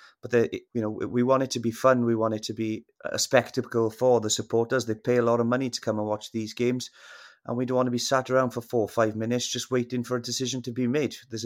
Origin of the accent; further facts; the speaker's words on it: Wales, United Kingdom; Well, as a Welshman, I want it open as we possibly can at the moment, because we're 0-2.